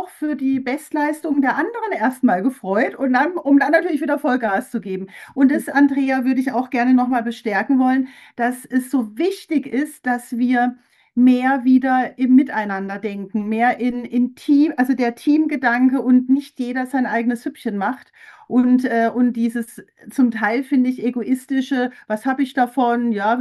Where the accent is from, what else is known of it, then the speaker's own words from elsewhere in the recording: Karlsruhe, Baden-Württemberg, Germany; ich bin in Baden-Württemberg groß geworden